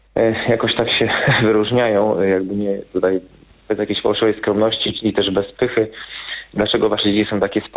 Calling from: Świętokrzyskie Voivodeship, Poland; Ze Świętokrzyskiego. Ja dzwonię z taką swoją refle

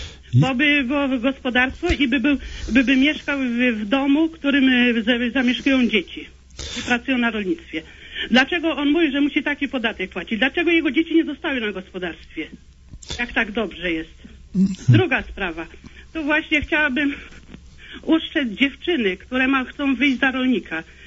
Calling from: Kuyavian-Pomeranian Voivodeship, Poland; ja jestem rolnikiem z Kujawsko-Pomorskiego.

